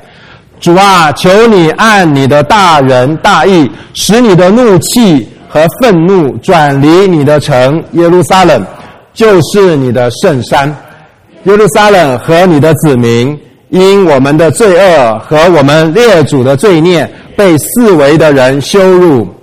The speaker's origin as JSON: {"language": "Chinese", "country": "China", "said": "我们中国人不太喜欢不习惯戴戒指"}